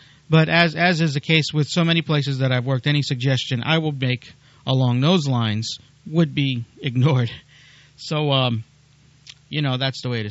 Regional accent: New York, United States; plain cheese pizza, because that's the way I had it growing up in New York.

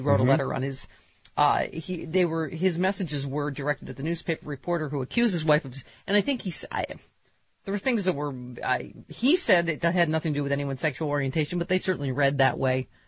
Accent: Buffalo, New York, United States; Yes, it is. I'm from Buffalo, New York.

